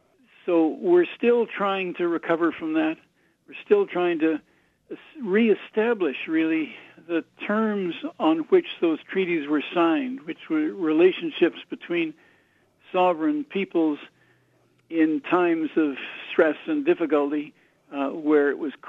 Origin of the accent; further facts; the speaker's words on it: Western Canada, Canada; I grew up in the West. I grew up with nothing short of contempt for the East.